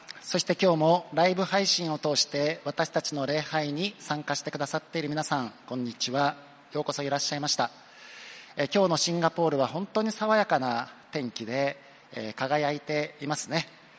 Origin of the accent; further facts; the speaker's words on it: Hokkaido, Japan; 私のふるさとの北海道もですね、長く真夏日が続いておりましたけれども、先週から急に気温が下がりました。